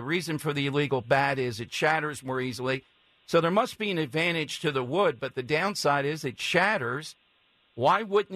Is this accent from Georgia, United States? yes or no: no; Philadelphia, Pennsylvania, United States; I'm from South Philly.